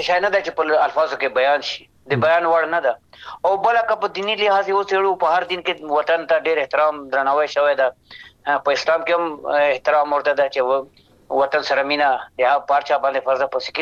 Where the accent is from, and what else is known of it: Afghanistan; born or raised there